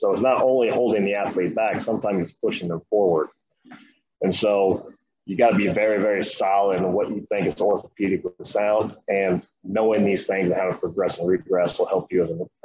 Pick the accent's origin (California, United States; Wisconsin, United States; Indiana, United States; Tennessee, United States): Indiana, United States; So I was at Purdue, you know, I'm from Indiana, so like it's home for me.